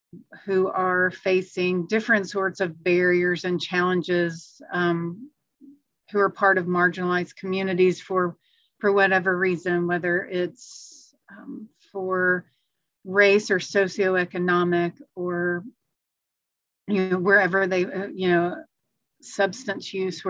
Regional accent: Arkansas, United States; I was born and raised in the South in Arkansas. My family all holds very strong Christian faith and values

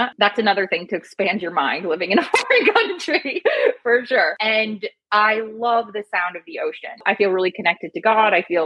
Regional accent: Minnesota, United States; But yeah, I grew up in Minnesota. So like cold winters with some warm popcorn and some board games.

